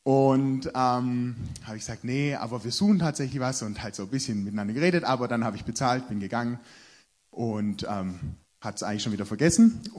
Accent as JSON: {"language": "German", "town": "Stuttgart", "region": "Baden-Württemberg", "country": "Germany", "said": "Wir kommen so ganz grob aus dem Großraum Stuttgart"}